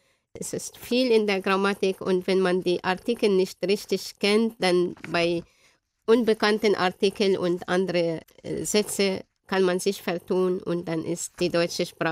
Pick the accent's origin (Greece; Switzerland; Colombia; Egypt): Egypt; Alexandria, Alexandria Governorate; German is a second language; Ich komme aus Alexandria in Ägypten. Ich bin 1963 geboren.